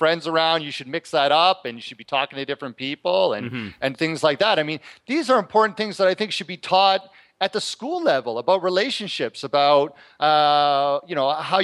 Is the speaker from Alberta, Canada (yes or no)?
no; Toronto, Ontario, Canada; I grew up in Toronto, in an area that, you know, there was lots of bad things going on